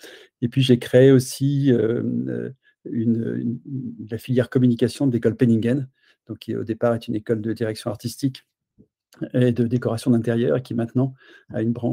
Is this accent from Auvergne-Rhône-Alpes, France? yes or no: yes; Auvergne-Rhône-Alpes, France; now in Paris, France; Je suis un Auvergnat qui est monté, comme on dit en Auvergne, en général dans le sud de la Loire, faire ses études à Paris